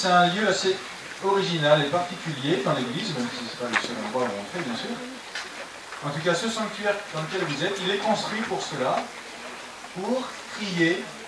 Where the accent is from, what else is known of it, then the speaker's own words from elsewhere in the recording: Versailles, Île-de-France, France; je suis aussi originaire de Versailles